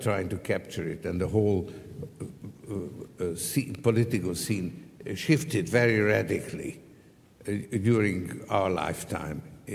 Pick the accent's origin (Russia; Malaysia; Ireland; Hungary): Hungary; now in United States; I came from Hungary